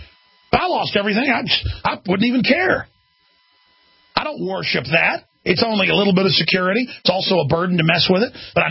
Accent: Dallas, Texas, United States; Now, I grew up in Dallas, folks. I've only seen tornadoes once in Austin.

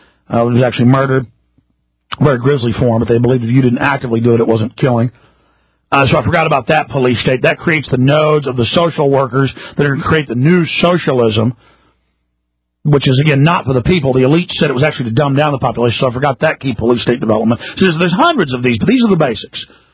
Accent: Rockwall, Texas, United States; By the way, again, I grew up in Rockwall, Texas

